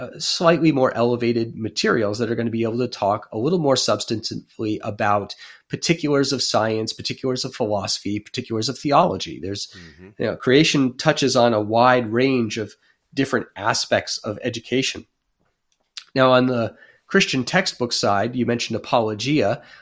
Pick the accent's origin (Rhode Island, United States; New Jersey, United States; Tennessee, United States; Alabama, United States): Rhode Island, United States; And homeschooling was not a thing really where I grew up in Rhode Island at that time.